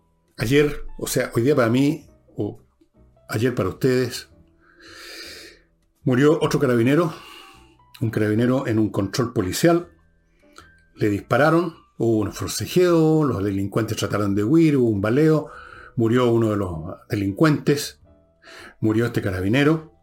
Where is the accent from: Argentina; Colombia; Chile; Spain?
Chile; Aquí somos el pueblo chileno, con las más distintas etnias